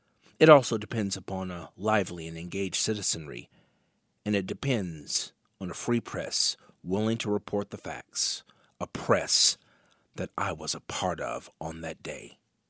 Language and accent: English; Kentucky, United States; also born or lived in Tennessee; Growing up in Western Kentucky, Northwest Tennessee, I admit that I'm a bit partial to the fabulous barbecue cuisine